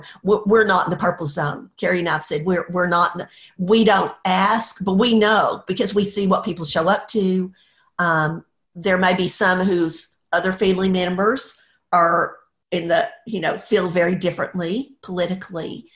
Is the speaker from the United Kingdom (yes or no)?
no; Dallas, Texas, United States; I grew up in Dallas in Oak Cliff. I don't know if you know Oak Cliff, but a beautiful, wonderful place to live.